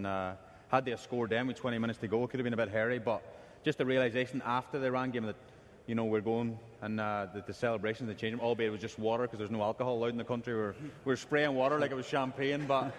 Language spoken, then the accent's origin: English; County Donegal, Ireland; growing up in Donegal and watching the Jack Charlton area and I live a mile outside Lifford, this little small town.